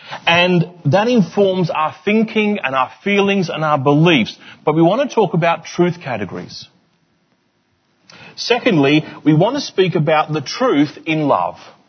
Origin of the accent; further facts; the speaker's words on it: England, United Kingdom; And I took great comfort from this because I'm English.